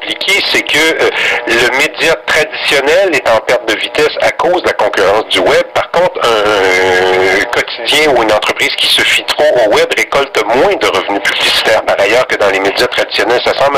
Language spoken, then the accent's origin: French; Canada; Ce sont des problèmes un peu identiques à ceux de Québécois, par exemple, chez nous, au Canada français.